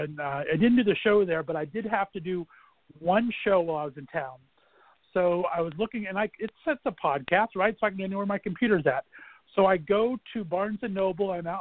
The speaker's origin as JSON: {"language": "English", "region": "Ohio", "country": "United States", "said": "when I said I was a gay from Northeast Ohio"}